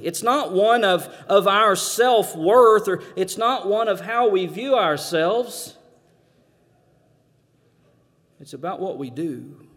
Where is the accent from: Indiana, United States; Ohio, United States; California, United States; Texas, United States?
Texas, United States; I'm from Texas. Do I need to say anything?